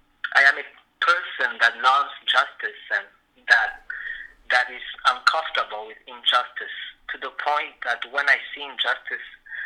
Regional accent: Burundi; born there; moved away; yes, I was born in Burundi and I left there like more than 10 years ago.

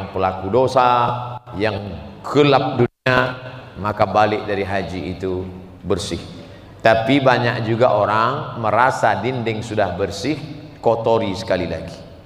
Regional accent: Pekanbaru, Riau, Indonesia; Saya dari Pekanbaru, ibu kota provinsi, 5 jam naik jalan darat.

